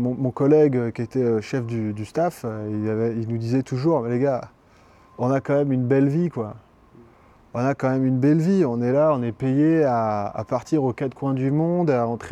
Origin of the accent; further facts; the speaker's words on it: France; first language French; on fait l'interview en français, c'est facile, c'est notre langue maternelle. Mais moi, tous les jours, je travaille et je suis dans l'inconfort de devoir parler en anglais.